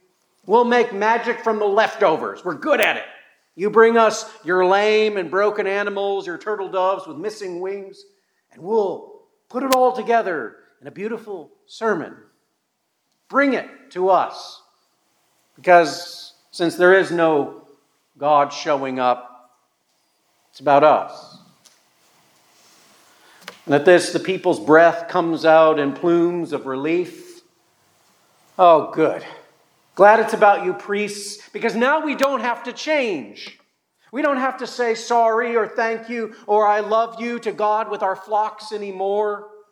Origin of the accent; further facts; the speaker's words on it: Montana, United States; Well, when I was growing up in Montana, it seemed like just about every other year we would have a spring snowstorm that put a winter chill over the countryside.